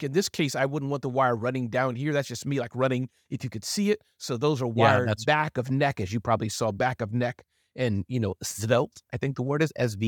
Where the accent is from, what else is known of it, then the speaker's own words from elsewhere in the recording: Mississippi, United States; When I was growing up in Mississippi, my great-great-grandmother